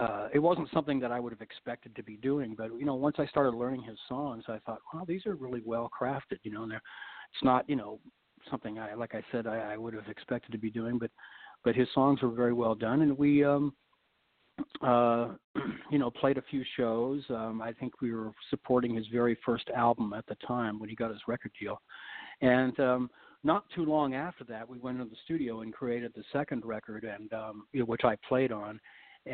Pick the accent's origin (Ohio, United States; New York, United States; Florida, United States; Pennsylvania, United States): Florida, United States; now in Los Angeles, United States; I grew up in Florida and I had moved to Los Angeles to, you know, to get ahead in the music business.